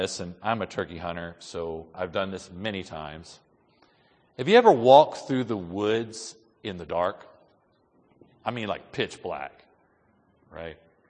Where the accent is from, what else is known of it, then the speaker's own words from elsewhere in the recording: United States; Listen, I love the fact that I'm American. By God's sweet providence, that's who I am. And I am thankful that I am. I've never been embarrassed to say that I'm American.